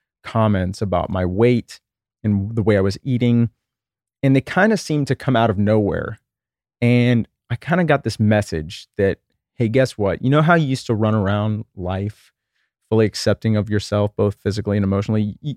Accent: Texas, United States; So I grew up in Texas in the 1980s, and, you know, I had an amazing childhood.

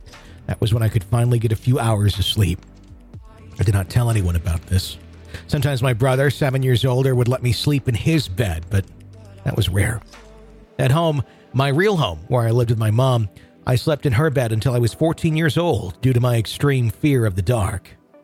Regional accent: Sweden; English is a second language; I am born and raised in Sweden, so I apologize if my grammar is not on point. In Sweden, you're considered a weirdo if you believe in ghosts, UFOs, and other unexplained things.

